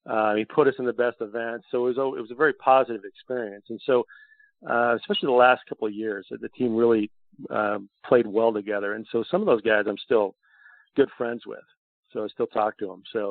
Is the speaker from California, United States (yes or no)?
yes; California, United States; We grew up in Southern California and he loved golf.